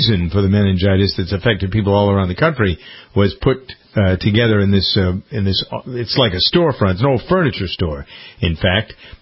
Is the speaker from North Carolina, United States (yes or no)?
no; Framingham, Massachusetts, United States; when I say I'm from Framingham, they always know where I'm from. They always know where Framingham is.